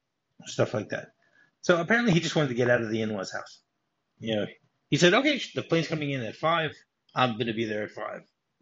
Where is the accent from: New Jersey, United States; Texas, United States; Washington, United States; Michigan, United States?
Michigan, United States; Detroit; I mean, I remember growing up in Detroit.